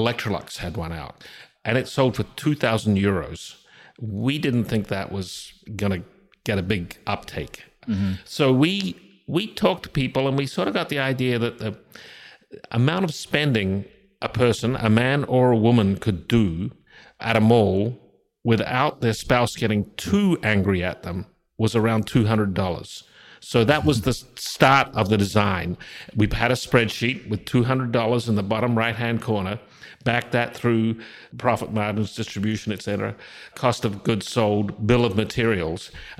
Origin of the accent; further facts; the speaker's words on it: Australia; moved away as an adult; I grew up in Australia